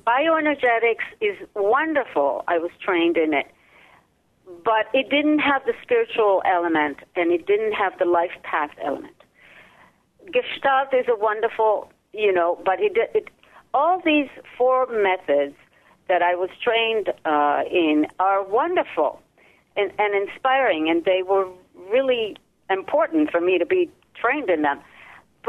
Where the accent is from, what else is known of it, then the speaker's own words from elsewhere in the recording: Israel; English is a second language; moved away as an adult; now in New York, United States; I was born and raised in Israel and performed a lot there. Came to New York on a grant and was an actor, dancer, performer in New York City